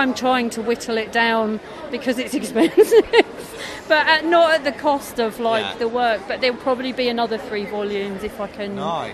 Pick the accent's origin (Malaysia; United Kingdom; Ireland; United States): United Kingdom; East of England; accent: Glaswegian; now in Glasgow, United Kingdom; I'm from Glasgow. I'm married. My wife's Glaswegian, so I've been living there for years. But obviously, I'm originally from Essex. You never lose the accent.